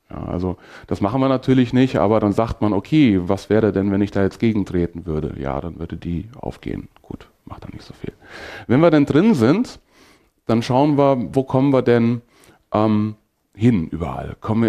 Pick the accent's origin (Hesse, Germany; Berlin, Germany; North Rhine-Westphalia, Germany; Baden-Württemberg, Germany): Hesse, Germany; Haiger; Ich bin jetzt 42 plus 1. Ich komme aus Haiger, sagt keinem was, ist in Mittelhessen.